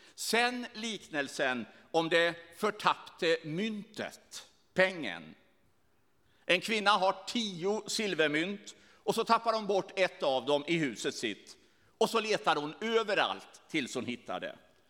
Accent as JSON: {"language": "Swedish", "country": "Sweden", "said": "Jag är ju från Sverige."}